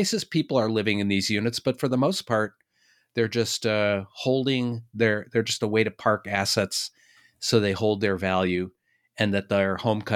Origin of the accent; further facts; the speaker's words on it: Boston, Massachusetts, United States; And, you know, I'm from Boston.